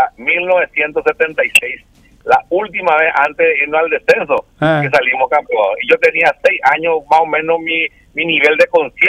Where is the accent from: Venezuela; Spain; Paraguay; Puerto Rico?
Paraguay; Nosotros somos paraguayos.